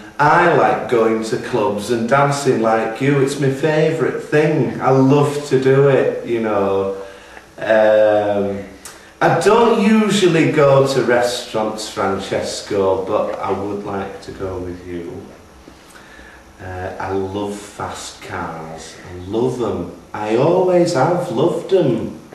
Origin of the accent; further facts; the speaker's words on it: Leeds, Yorkshire and the Humber, United Kingdom; I'm a hairdresser from Leeds.